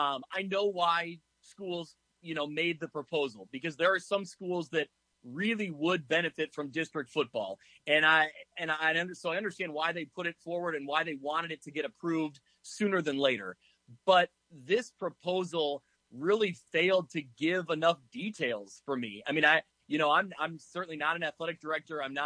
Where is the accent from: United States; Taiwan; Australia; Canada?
United States; Ottawa, Illinois; I grew up in Ottawa, Illinois, and Marquette High School, I think, would benefit greatly from district football.